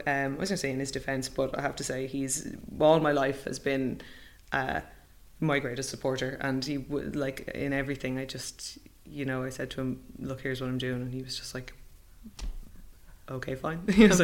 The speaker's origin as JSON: {"language": "English", "country": "Ireland", "said": "I think as Irish people, we have a problem like bigging ourselves up anyway."}